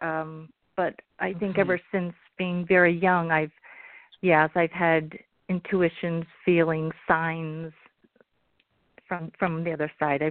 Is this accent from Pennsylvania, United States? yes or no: yes; Pennsylvania, United States; I'm from Pennsylvania.